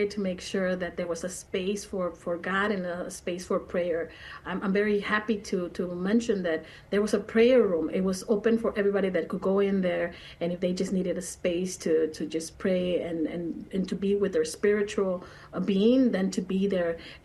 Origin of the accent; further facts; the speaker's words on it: Mexico; now in United States; As an immigrant myself, I immigrated from Mexico, and being Mexican